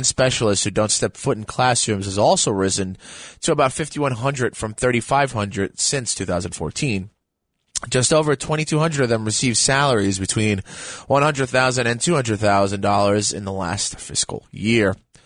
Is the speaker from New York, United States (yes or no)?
yes; Bronx, New York, United States; I know I do because I'm born and raised in the Bronx and I live for pizza